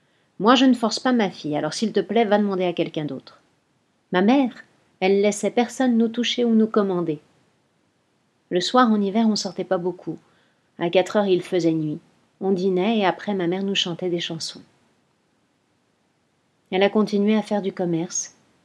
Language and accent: French; Morocco; born there; Je suis née au Maroc, dans un petit village qui s'appelle Maskara Sidi Boussebara. Je suis née à la maison, dans une grande famille.